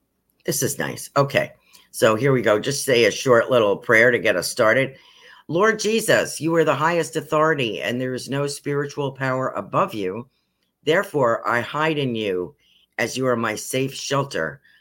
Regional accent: New York, United States; Let me tell you, I was originally from New York State and I thought it was snowy there.

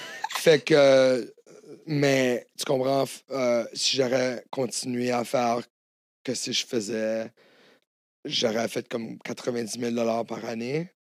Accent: New Brunswick, Canada; also born or lived in Hawaii; Ouais, j'ai décollé du Nouveau-Brunswick. J'ai été assez chanceux d'avoir double citoyenneté. Fait que je suis américain et canadien.

